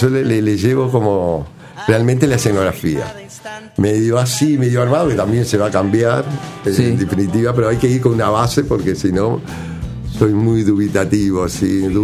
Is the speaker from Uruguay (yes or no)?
yes; Montevideo, Uruguay; De la Ciudad Vieja hasta Palermo, en medio de toda mi zona, ¿no? Soy más de Palermo, pero vivo ahora por acá.